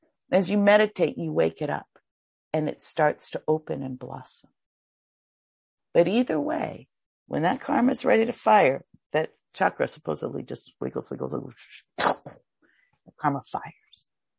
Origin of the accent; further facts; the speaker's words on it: Hawaii, United States; I grew up in Hawaii where there's lots of hills